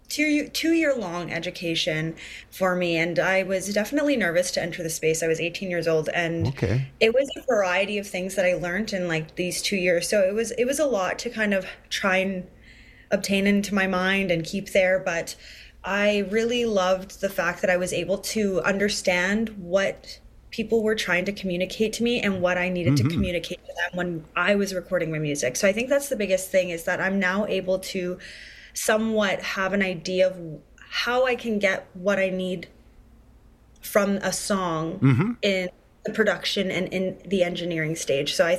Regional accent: Ontario, Canada; a relatable situation for a lot of us people growing up in northwestern Ontario, just growing up in Canada, right.

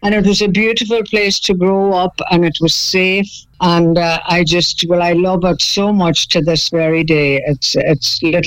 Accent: Ulster, Ireland; 1951, I was born in Donegal, in the hospital in Donegal town. We lived in a little fishing village called Kincastle, which is right up at the northwest coast of Ireland, right?

